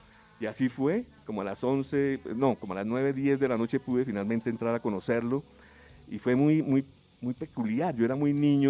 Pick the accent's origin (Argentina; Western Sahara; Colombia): Colombia; yo le dije, yo soy colombiano y he estado muchos años esperando conocerle.